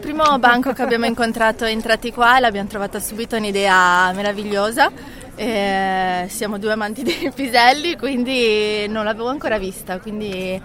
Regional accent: Genoa, Liguria, Italy; genovese.

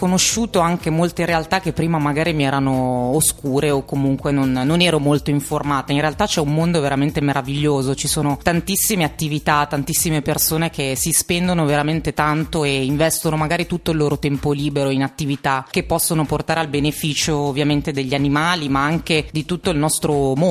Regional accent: Liguria, Italy; now in Milano, Italy; vengo dalla Liguria, quindi zona di mare, e sono stata poi adottata ovviamente da Milano, sono venuta a studiare qua e poi sono rimasta qua.

